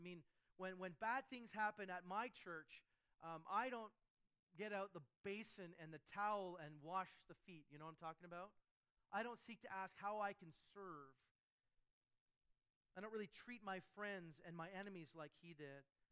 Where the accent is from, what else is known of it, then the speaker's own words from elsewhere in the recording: Canada; I'm a Canadian, I'm native to this land